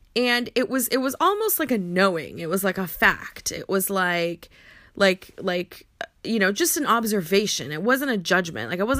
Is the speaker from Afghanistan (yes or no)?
yes; Afghanistan; I'm from Afghanistan, and so people think I'm Middle Eastern